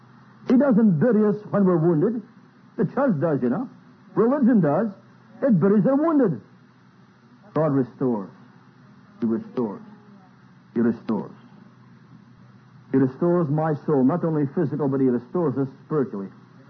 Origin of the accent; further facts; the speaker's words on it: Scotland, United Kingdom; When I was a young boy, I was brought up in Scotland.